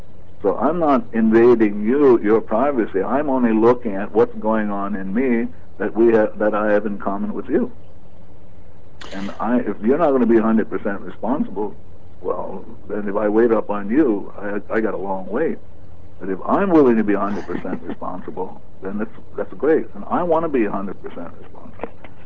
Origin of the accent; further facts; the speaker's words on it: Waianae, Hawaii, United States; when I grew up in Waianae, in a very tough neighborhood